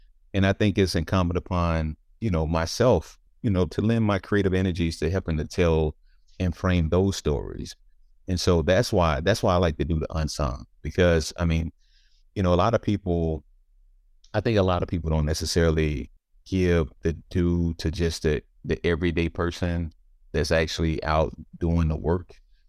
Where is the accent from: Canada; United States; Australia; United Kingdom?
United States; Bible, Arkansas; One, I grew up in Bible, Arkansas, but it was Mississippi County, Arkansas, one.